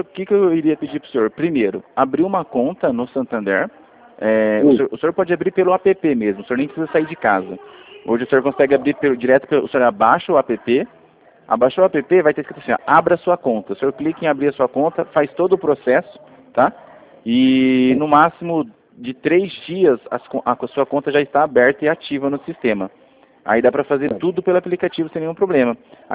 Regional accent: Rio Claro, São Paulo, Brazil; na verdade eu sou de Rio Claro, tá?

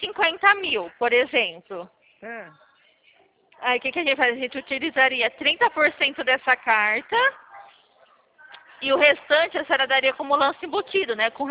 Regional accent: São Carlos, São Paulo, Brazil; eu sou de São Carlos

